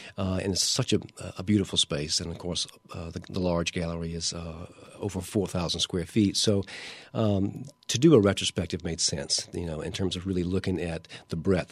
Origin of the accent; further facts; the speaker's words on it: Oxford, Mississippi, United States; now in Lafayette, United States; No, I grew up in Oxford, Mississippi, and studied at the University of Mississippi.